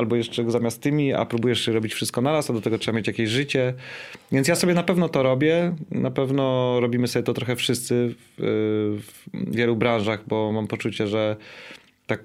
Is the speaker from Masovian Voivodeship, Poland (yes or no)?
yes; Warsaw, Masovian Voivodeship, Poland; szare miasto, które kochasz, bo ja jestem stąd i kocham Warszawę